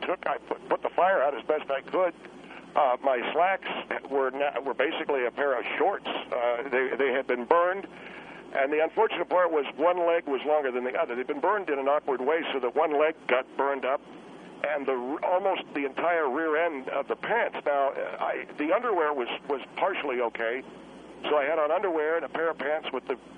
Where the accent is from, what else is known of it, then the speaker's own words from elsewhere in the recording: Wisconsin, United States; also born or lived in Los Angeles, California; I'm from Los Angeles, but I grew up because my father moved to Point du Hoc, Wisconsin, which was a manufacturing center at that time for the business that he was in.